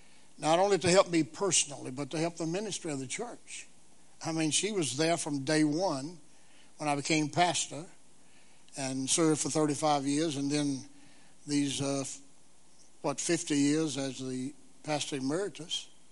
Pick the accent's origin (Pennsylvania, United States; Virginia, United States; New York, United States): Virginia, United States; Danville; Well, I came from Danville, Virginia, to the Bible Baptist Seminary.